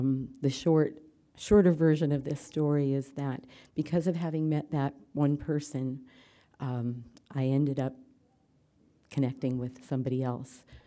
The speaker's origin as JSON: {"language": "English", "town": "Calgary", "region": "Alberta", "country": "Canada", "said": "from Calgary, and I'm a grateful recovering compulsive overeater"}